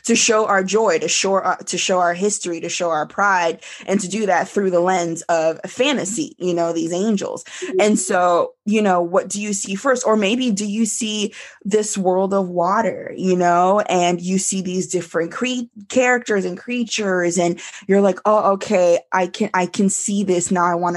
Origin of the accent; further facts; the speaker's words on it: Florida, United States; Like I was raised in South Florida.